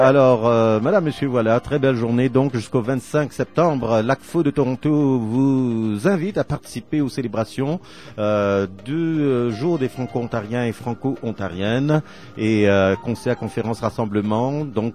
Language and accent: French; Mauritius; now in Canada; Et moi, je suis franco-ontarien, originaire de l'île Maurice.